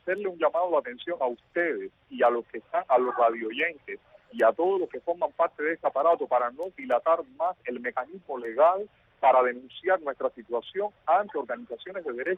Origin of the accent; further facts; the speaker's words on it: Cuba; moved away; los cubanos de allá y los cubanos de aquí